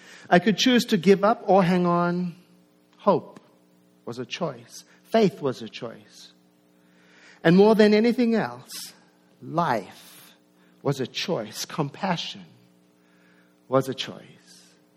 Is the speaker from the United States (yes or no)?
no; South Africa; born there; I was born in South Africa in 1961.